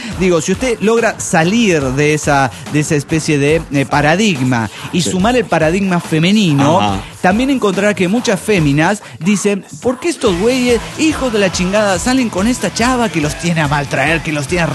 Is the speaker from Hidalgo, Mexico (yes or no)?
no; Mexico City, Mexico; now in Chile; desde desde Chile, pero soy chilango